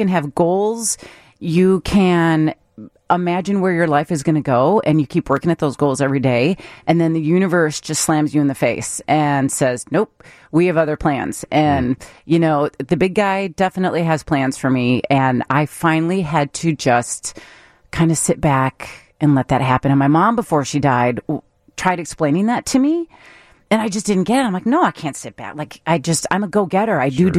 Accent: Chicago, Illinois, United States; I grew up in Chicago and I grew up listening to WGN.

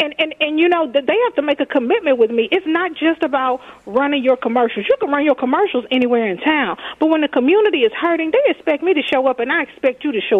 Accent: Texas, United States; now in Minnesota, United States; I'm from Texas.

